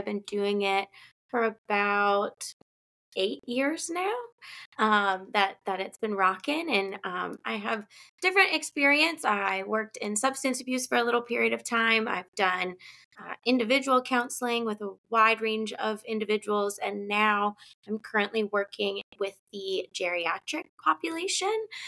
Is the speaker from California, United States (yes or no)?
no; Pittsburgh, Pennsylvania, United States; now in Charlotte, United States; I'm from Pittsburgh, but our school is in Pittsburgh. So we were there for a little period of time. When I graduated, I took myself down to Charlotte